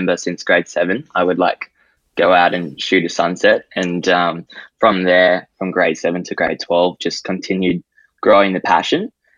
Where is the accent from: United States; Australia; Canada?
Australia; Gold Coast, Queensland; I'm from the Gold Coast and I am 18 years of age and I am a wedding photographer.